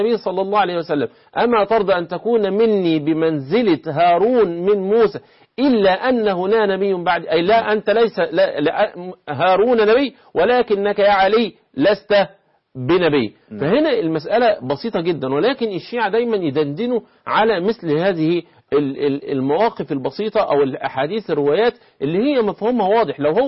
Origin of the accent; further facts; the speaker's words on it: Egypt; احنا بنقوله ايه كمصريين